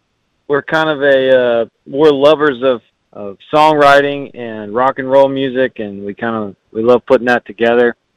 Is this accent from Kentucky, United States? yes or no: no; Texas, United States; But basically, we're from Southeast Texas. We're near the Gulf Coast. If you look right on the border of Louisiana and Texas, we're right there.